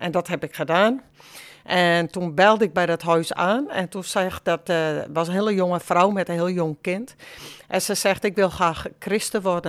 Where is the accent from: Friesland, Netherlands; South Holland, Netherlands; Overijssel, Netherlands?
Friesland, Netherlands; Dokkum; born there; now in Drachten, Netherlands; Ik ben geboren in Dokkum in het Hoge Noorden. Ik woon nu in Drachten.